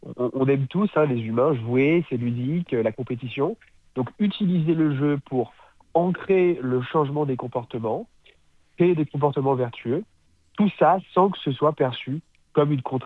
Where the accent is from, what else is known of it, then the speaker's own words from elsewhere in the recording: Brittany, France; moi je suis un petit breton, j'ai 26 ans